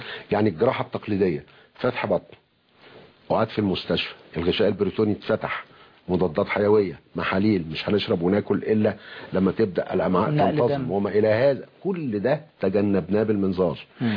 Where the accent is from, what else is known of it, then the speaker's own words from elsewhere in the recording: Egypt; عندنا في مصر الحمد لله بفضل الله موجود الكثير من الأطباء الأكفاء